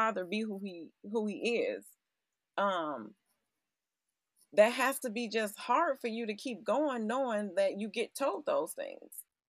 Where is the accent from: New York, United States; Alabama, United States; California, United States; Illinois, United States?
Illinois, United States; Chicago; I'm from Chicago. I actually started in LA, but I had to go improve myself.